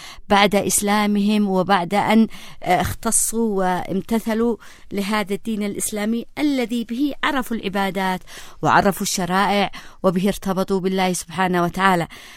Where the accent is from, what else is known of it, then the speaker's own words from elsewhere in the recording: Yemen; نجدها منتشرة في كل تفاصيل حياتنا كيمنيين